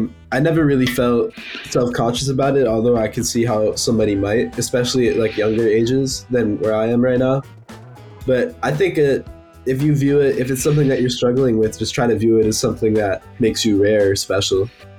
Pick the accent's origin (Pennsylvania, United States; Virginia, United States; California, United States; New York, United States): New York, United States; Brooklyn; I'm from Brooklyn, New York.